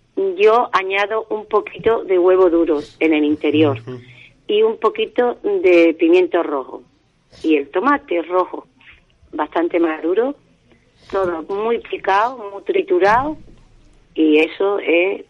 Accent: Los Palacios y Villafranca, Andalusia, Spain; yo soy de los Palacios y Villafranca, donde hay una buena producción de tomates

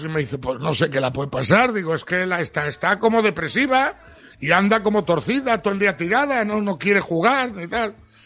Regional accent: Cantabria, Spain; es el zoo sanitario número 1 de Cantabria, y está aquí en mi pueblo

